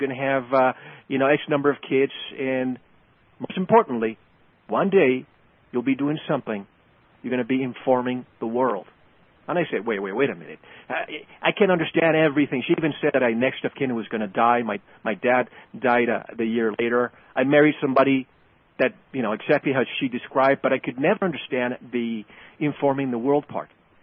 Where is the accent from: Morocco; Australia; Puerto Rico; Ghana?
Puerto Rico; now in Arizona, United States; I'm from the mountains. I'm from the ocean. I grew up in Puerto Rico where there's a lot of green and ocean.